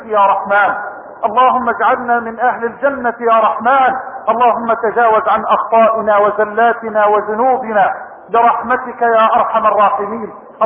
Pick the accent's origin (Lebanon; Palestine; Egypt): Egypt; بلدنا مصر